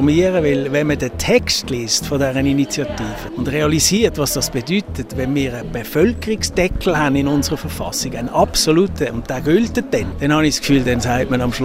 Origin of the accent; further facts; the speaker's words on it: Basel, Basel-Stadt, Switzerland; erinnert mich auch sehr an Basel, wo ich herkomme, mit dieser industriellen Geschichte, die sie hat.